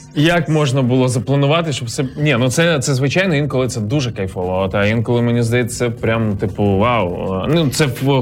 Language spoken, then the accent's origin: Ukrainian; Ivankiv, Kyiv Oblast, Ukraine; от в моєму рідному містечку. Тому ті, хто були в Іванкові або хочуть побувати, ви там не помилитесь.